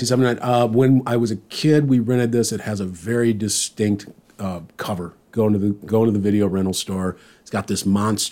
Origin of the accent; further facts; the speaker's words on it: Midwest, United States; Being a Midwesterner, I like repping.